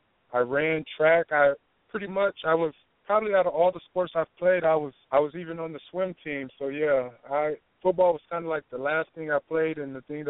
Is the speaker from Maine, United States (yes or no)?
no; Venice Beach, California, United States; But, yeah, I grew up in Venice Beach and played pretty much every sport I can do except for football.